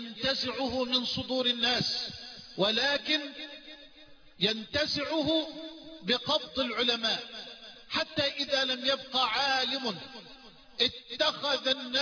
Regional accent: Egypt; في بلدنا مصر

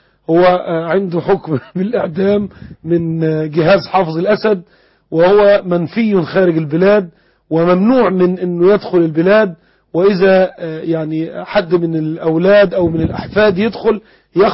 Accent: Egypt; أنا كمصري

